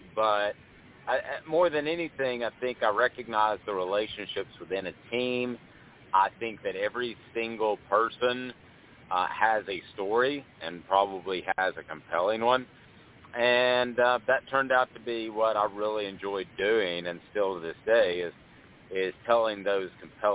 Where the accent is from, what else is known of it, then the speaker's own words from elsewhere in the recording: Knoxville, Tennessee, United States; Native East Tennessean. It was one of those things where I grew up in Knoxville and Powell, just north of Knoxville, and there was always a University of Tennessee tie.